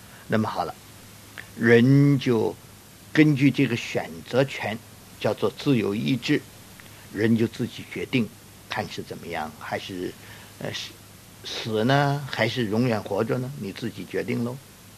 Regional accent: China; 我们中国人讲君子报仇三年不晚

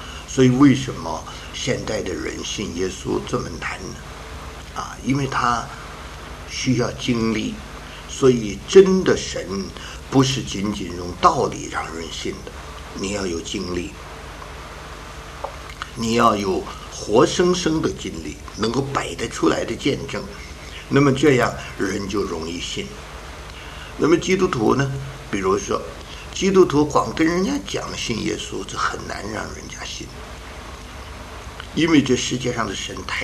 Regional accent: China; 我们中国人有一句话说，不见棺材不落泪

